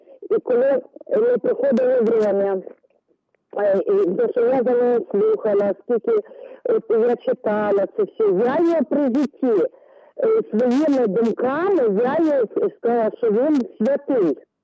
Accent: Vinnytsia, Vinnytsia Oblast, Ukraine; Ми з Мереньки їхали поїздом

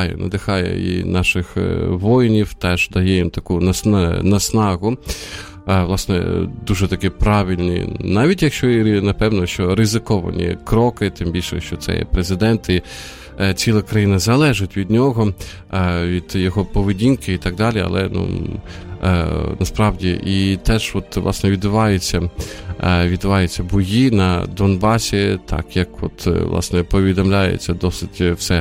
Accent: Sumy Oblast, Ukraine; Сумщина – це моя рідна область

